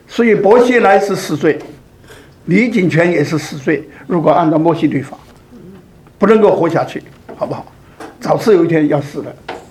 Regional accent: China; moved away; 所以我们中国人也知道要有良心孝敬父母，不应该这样做。那么原来我在大陆的时候

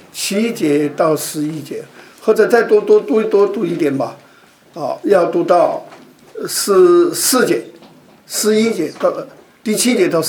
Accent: China; 我们中国人的遗传还有很多

